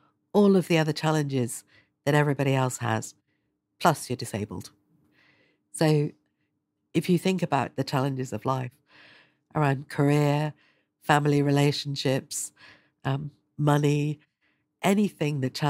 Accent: South West England, United Kingdom; moved away as an adult; now in London, United Kingdom; I grew up in Devon and I always knew that I wouldn't stay. It's beautiful and I love it, but I was always looking for something more. So I came to London for university

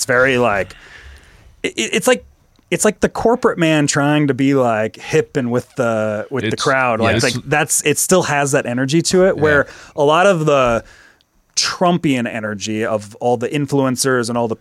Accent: Canada; As a Canadian, I'm just like, ugh.

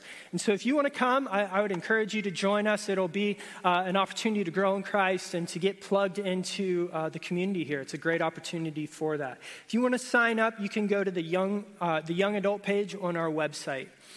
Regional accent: Florida, United States; I grew up in Florida, and we had a youth group with a lot of kids who kind of came from broken homes.

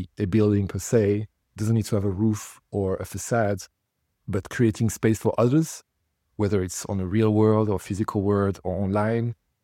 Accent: France; English is a second language; Growing up in France, there was this huge heritage of the modern era and Le Corbusier and all the moderns in the post-war kind of thing.

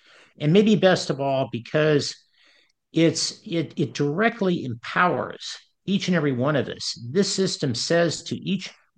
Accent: United States; Above all, it's about a government by the people, which we Americans

